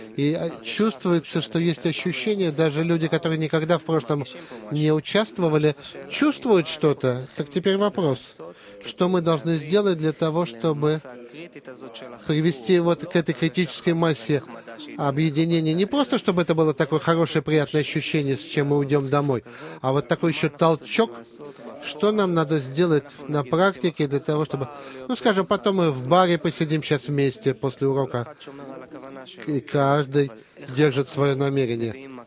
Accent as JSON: {"language": "Russian", "country": "Australia", "said": "из Австралии."}